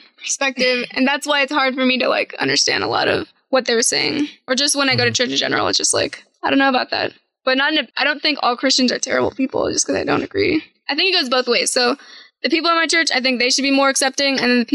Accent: Bakersfield, California, United States; The church I went to, I'm from Bakersfield.

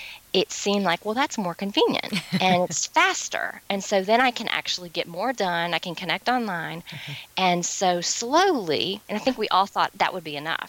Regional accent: the South, United States; I'm from the South, so.

